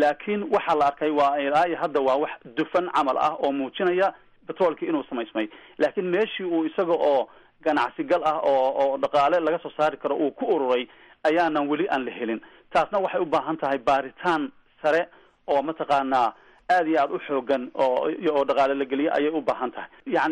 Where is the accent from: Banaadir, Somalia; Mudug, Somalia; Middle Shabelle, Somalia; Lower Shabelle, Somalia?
Mudug, Somalia; Galkayo; born there